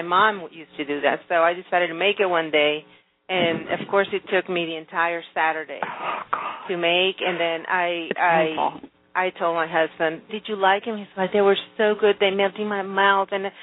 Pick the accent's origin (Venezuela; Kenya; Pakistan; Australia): Venezuela; that I grew up with in Venezuela